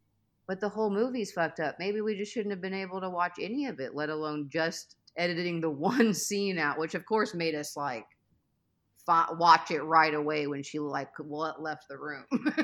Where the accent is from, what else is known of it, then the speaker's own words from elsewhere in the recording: Kansas, United States; right here in my part of the country. I grew up in Kansas, which is where BTK is from.